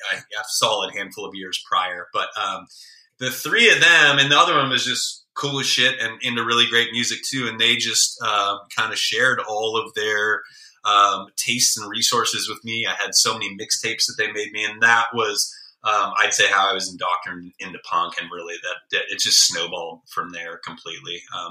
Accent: California, United States; growing up in the Bay Area, or to a degree, any urban environment for that matter

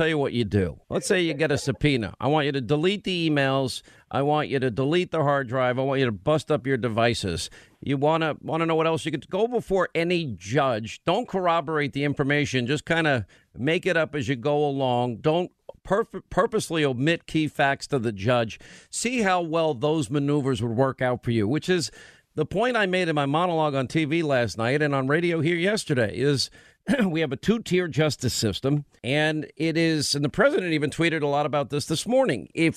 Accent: New York, United States; But as a New Yorker, that's a death sentence for me.

